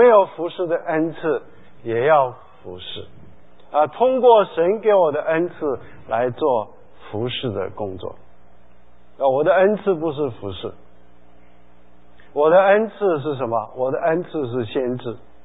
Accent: China; 特别是我们中国人喜欢这样的服侍

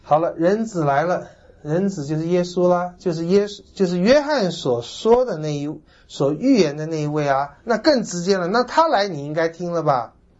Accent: Taiwan

